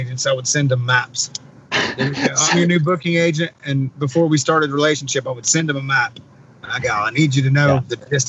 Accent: West Virginia, United States; I go, nothing. I'm from West Virginia.

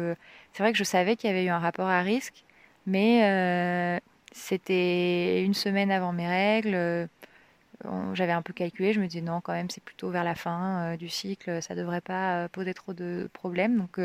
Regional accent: Paris, Île-de-France, France; Donc lui, il est allemand et moi, je viens de Paris.

